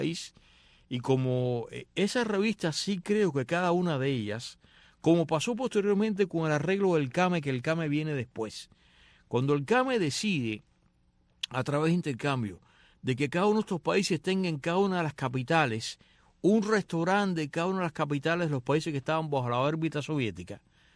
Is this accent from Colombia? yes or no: no; Cuba; en mi infancia en Cuba en los años 60